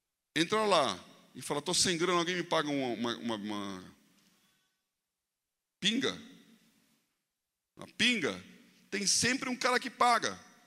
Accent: Brasília, Federal District, Brazil; Eu sou de Brasília, tal.

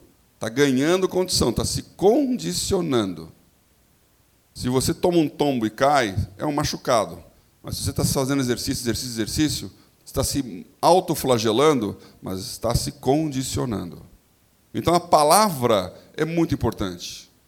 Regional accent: São Paulo, Brazil; eu descobri que paulista intimida as pessoas. Não tinha essa noção, nunca saí de São Paulo, né?

